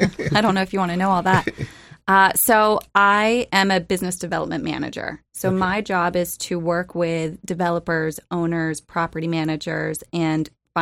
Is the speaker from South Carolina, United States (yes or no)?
yes; Charleston, South Carolina, United States; I'm from Charleston, South Carolina.